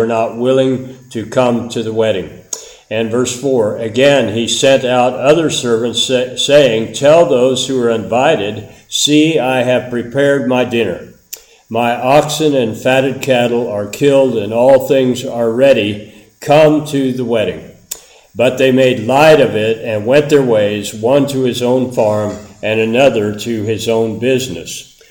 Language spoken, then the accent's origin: English; Kansas, United States; When I was a youngster growing up in Kansas, there were hardly any businesses open on Sunday.